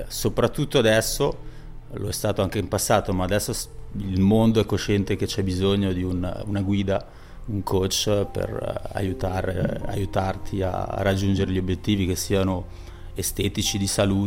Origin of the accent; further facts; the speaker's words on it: Ascona, Ticino, Switzerland; also born or lived in Geneva; Difatti sono nato a Ginevra e a 7 anni, a causa di un problema familiare, io e mio fratellino siamo dovuti andare a vivere dai nonni.